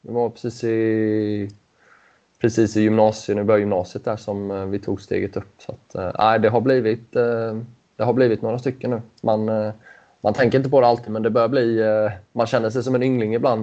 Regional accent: Mullsjö, Jönköping County, Sweden; jag är ju uppvuxen i Mullsjö. Jag var ju en liten knatte.

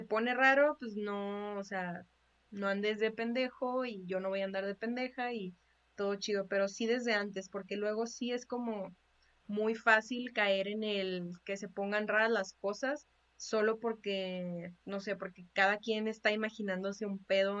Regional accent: Chihuahua, Mexico; tú y yo somos de Chihuahua y sabemos que eso pasa cada 5 minutos

